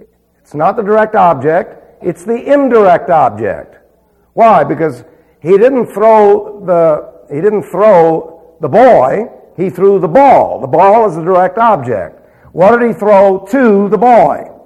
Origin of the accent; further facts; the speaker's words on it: New York City, New York, United States; But I was raised in New York City.